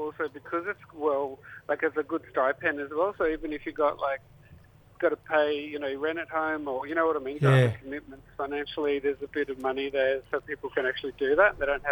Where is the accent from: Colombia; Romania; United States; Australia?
Australia; New South Wales; Yeah, I'm Wiradjuri, so Western New South Wales.